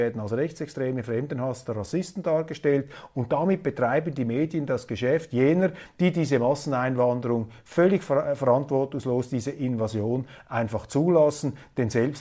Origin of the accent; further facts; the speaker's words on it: Switzerland; Und hier sage ich als Schweizer von außen betrachtet